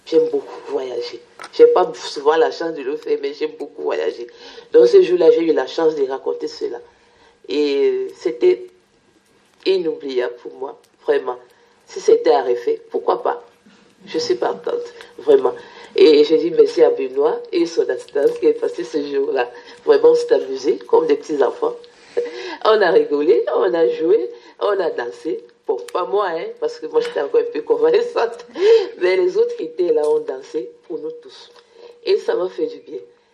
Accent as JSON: {"language": "French", "country": "Cameroon", "said": "Moi, je viens du Cameroun"}